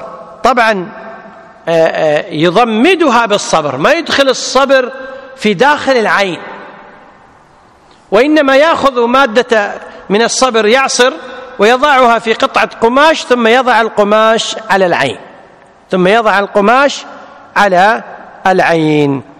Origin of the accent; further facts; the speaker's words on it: Kuwait; عندنا في الكويت يسمونها الحبة السوداء